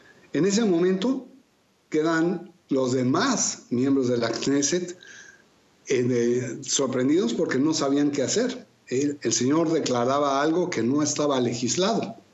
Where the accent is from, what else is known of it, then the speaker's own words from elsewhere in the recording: Mexico; legislación de México. Y hacer un cambio de nombre o un juicio de rectificación de acta, como se conoce en mi país